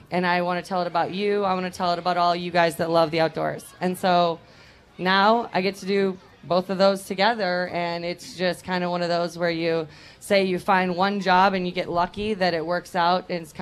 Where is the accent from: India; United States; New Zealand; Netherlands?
United States; Wisconsin; also born or lived in Michigan; now in Minnesota, United States; I came from Michigan, but I'm from Wisconsin. So I was Wisconsin, Michigan, now Minnesota.